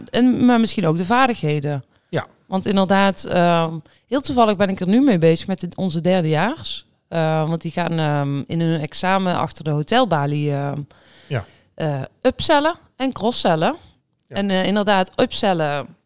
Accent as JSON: {"language": "Dutch", "region": "North Brabant", "country": "Netherlands", "said": "Als Brabander, jawel."}